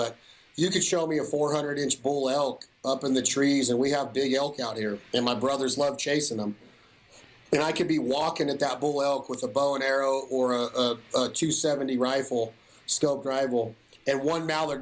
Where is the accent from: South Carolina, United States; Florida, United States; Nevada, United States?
Nevada, United States; Reno; it was pretty limited to hunting some Canada geese in the southeast part of my hometown of Reno, Nevada.